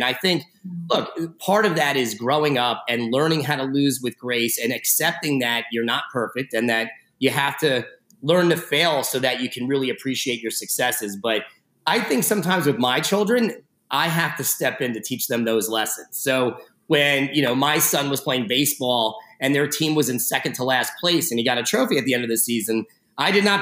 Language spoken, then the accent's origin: English; Fanwood, New Jersey, United States; but I grew up in Fanwood, New Jersey, which is a small town.